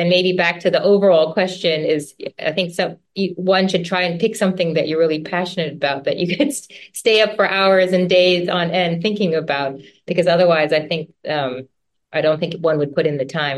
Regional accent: Midwest, United States; my parents were from a different country, but I grew up in the Midwest in the US.

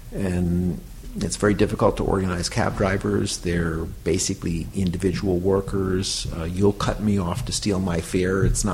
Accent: Port Chester, New York, United States; now in New York City, United States; Or I grew up in Portchester, New York, which is 20 miles north of here. Mm-hmm. But I've been living within a block of the firehouse since 1968, so that's a long time.

